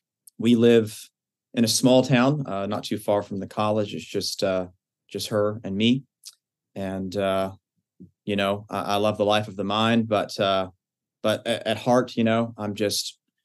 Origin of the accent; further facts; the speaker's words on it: Tennessee, United States; I am originally from the Middle Tennessee area.